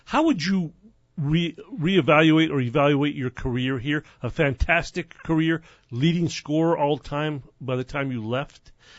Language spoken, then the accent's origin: English; New Mexico, United States; I was a kid back then when I watched the games because I'm from Northern New Mexico.